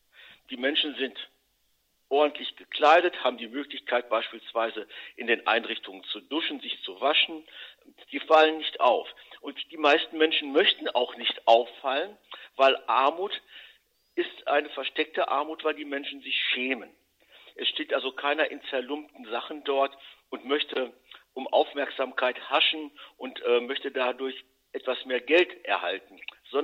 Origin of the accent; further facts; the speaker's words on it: Paderborn, North Rhine-Westphalia, Germany; born there; Ich bin gebürtiger Paderborner, lebe seit vielen Jahren wieder in Paderborn.